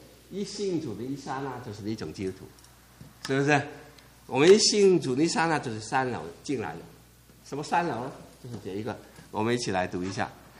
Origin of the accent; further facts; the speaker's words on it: Hong Kong; 所以大家听我口音或者知道我背景，知道我从香港来